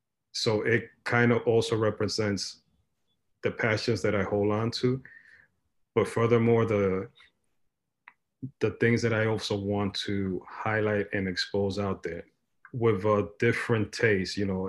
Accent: New York, United States; So I was born in Washington Heights, but I lived all my life, at least to when I was 18 or 19 in Inwood.

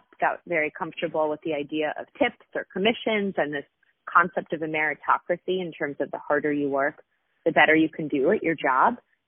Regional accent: Boston, Massachusetts, United States; I am an East Coaster. So I grew up in Boston.

